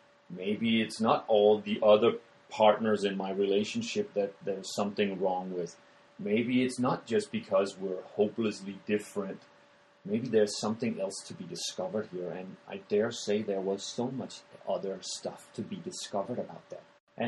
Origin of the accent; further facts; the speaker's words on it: Denmark; English is a second language; And I'm originally from Denmark, which will account for why I speak like this.